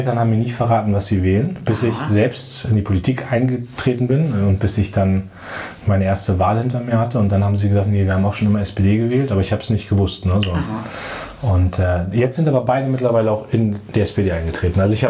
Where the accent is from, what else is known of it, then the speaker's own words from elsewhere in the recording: Munster, Lower Saxony, Germany; Dann gab es bei uns in der Nähe von meinem Heimatort Munster in der Lüneburger Heide